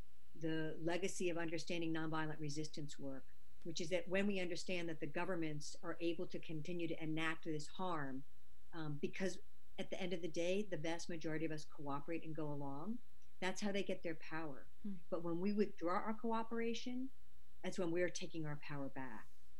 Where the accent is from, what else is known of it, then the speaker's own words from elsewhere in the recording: New York, United States; also born or lived in Georgia; I was born in Georgia, while I was raised in New York. Coming from the South, you can't escape the legacy of slavery.